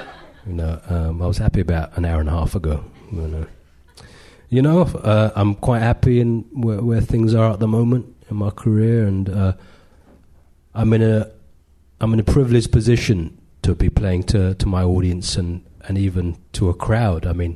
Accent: London, United Kingdom; So although I was born in London, that wasn't what was seen.

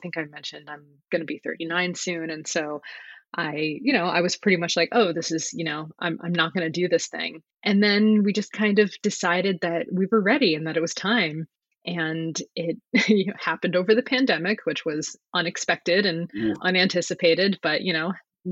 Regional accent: Connecticut, United States; now in San Francisco, United States; No, I grew up in Connecticut. I moved.

